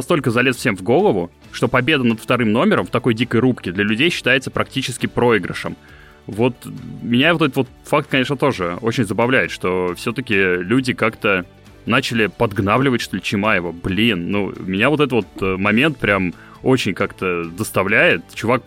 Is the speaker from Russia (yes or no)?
yes; Russia; что мы из России